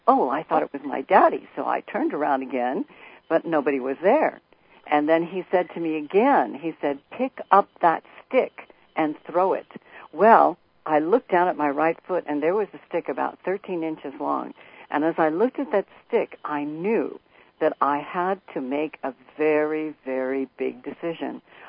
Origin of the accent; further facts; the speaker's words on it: San Francisco, California, United States; In San Francisco, not Chicago.